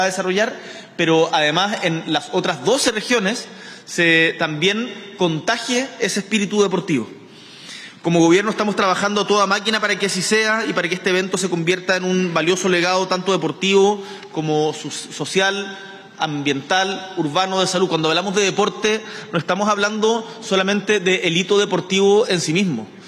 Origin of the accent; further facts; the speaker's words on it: Punta Arenas, Magallanes, Chile; yo vengo de Punta Arenas, y me acuerdo que mis compañeros, los que eran destacados en deporte, tenían que hacer bingos para poder ir a jugar